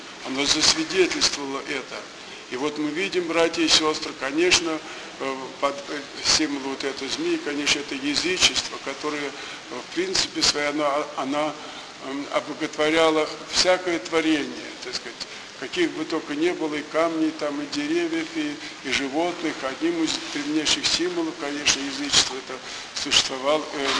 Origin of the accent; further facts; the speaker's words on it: Moscow, Russia; мы с вами москвичи